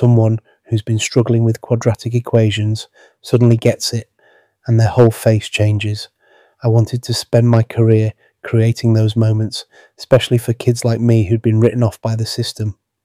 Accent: Beeston, England, United Kingdom; I grew up in Beeston watching my mum leave for her first cleaning job at 5:30 every morning.

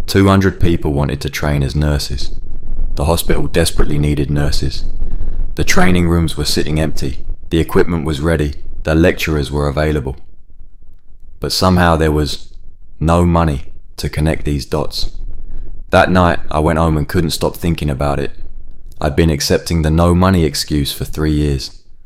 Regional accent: Paisley, Scotland, United Kingdom; Growing up in Paisley, I watched my mum mark exercise books every evening after her teaching day ended

